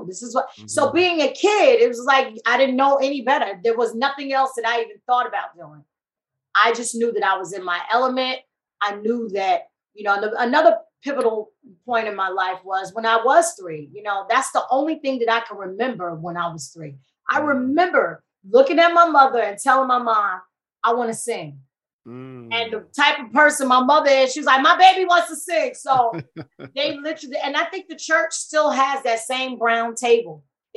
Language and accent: English; Queens, New York, United States; moved away; You know, growing up in New York, we had the best of all worlds because New York was, you know, Grand Central Station, pardon the pun, for culture.